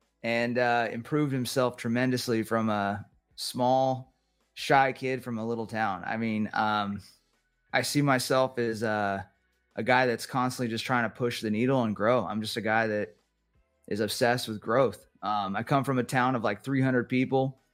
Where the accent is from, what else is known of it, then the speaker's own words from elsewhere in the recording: California, United States; now in Florida, United States; I have a dog, my wife, and we're here in Florida. I'm originally from California.